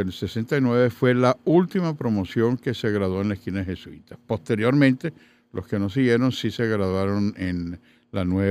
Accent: Palestine; now in Venezuela; Llegamos sí, por el puerto de La Guaira. De Palestina, ya en aquel momento se había creado el Estado de Israel en el año 48.

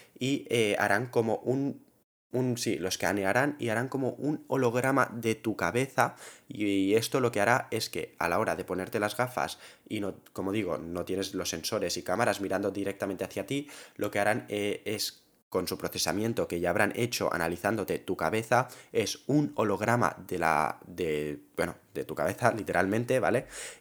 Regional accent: Spain; yo que aquí soy de España, a saber cuándo llegará

